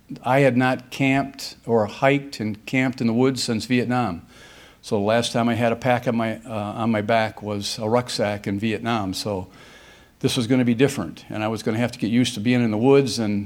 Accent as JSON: {"language": "English", "town": "Traverse City", "region": "Michigan", "country": "United States", "said": "I'm from Traverse City. I'm honored to be in Ann Arbor"}